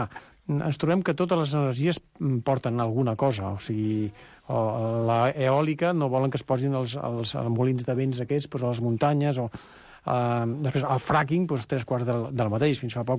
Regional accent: Catalonia, Spain; soc català

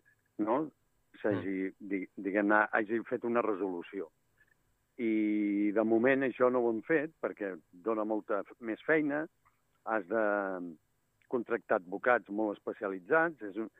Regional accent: Reus, Catalonia, Spain; jo sóc de Reus i visc a Reus

